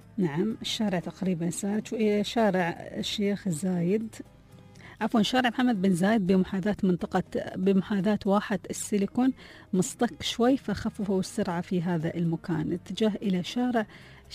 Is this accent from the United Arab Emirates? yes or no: yes; United Arab Emirates; accent: Emirati; عن رمستنا وعن لهجتنا الإماراتية المحلية